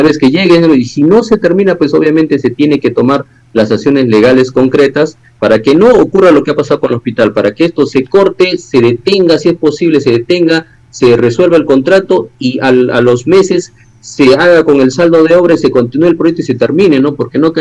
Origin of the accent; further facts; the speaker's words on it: Ilabaya, Tacna, Peru; Sí, está presente por allá en mi tierra, ¿no? En mi distrito